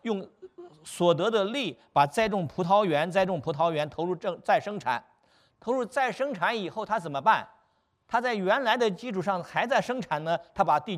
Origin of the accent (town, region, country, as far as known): China